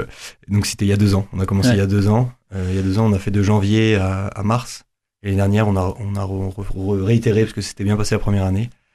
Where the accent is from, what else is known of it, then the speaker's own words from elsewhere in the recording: Paris, Île-de-France, France; now in Toulouse, France; moi, je ne suis pas un vrai Toulousain, je viens de Paris.